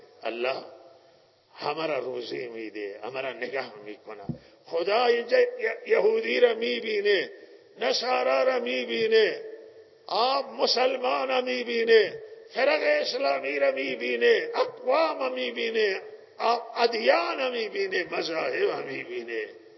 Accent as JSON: {"language": "Persian", "country": "Iran", "said": "و ما ایرانیم، ما ایرانیان"}